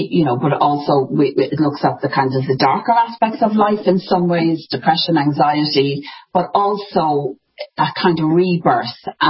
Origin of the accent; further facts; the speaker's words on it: Ireland; I'm Irish, so there's a little bit of magic and there are some fairies in the background.